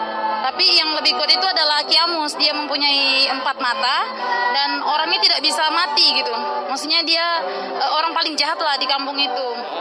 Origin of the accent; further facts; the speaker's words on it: Tanah Merah, Indonesia; dari kampung kami, yaitu Kecamatan Tanah Merah. Memang di situ dulu daerah yang terpencil